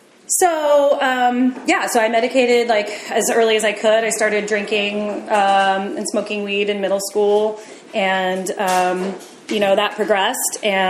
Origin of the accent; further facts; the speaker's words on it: Pleasant Hill, California, United States; I was raised in Pleasant Hill, which is right through the tunnel. I still live out there. I had a pretty nice suburban upbringing.